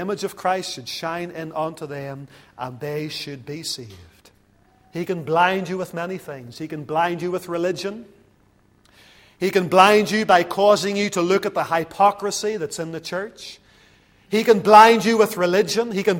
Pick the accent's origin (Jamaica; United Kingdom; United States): United Kingdom; Lisburn, Northern Ireland; Just finished a book last night about a man from Lisburn, my hometown.